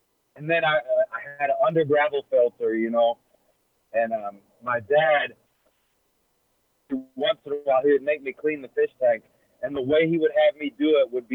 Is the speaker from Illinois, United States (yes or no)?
no; Houston, Texas, United States; And I grew up in Houston, Texas, and I started off just catching fish in what we call the bayou